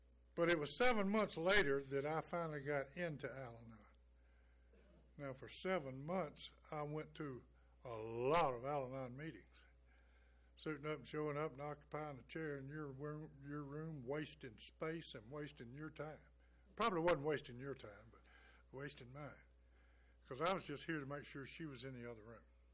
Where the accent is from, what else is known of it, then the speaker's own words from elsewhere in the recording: West Bluffton, Alabama, United States; I'm an Illinois from West Bluffton, Alabama